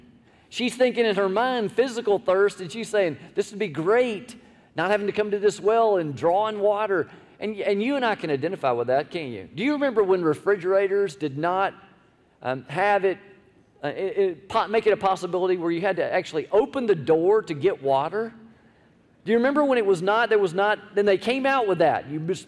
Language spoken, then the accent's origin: English; the South, United States; Now, I want you to know, I am white, okay? I grew up in the South, okay?